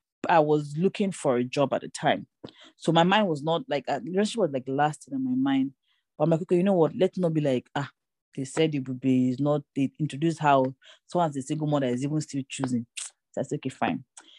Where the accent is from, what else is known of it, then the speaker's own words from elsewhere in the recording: Southeast, Nigeria; but I felt like I'm already from Igbo.